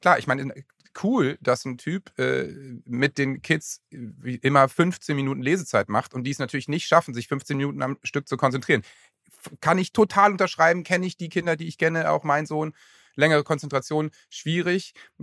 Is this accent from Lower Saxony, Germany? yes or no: yes; Lower Saxony, Germany; bei uns in Niedersachsen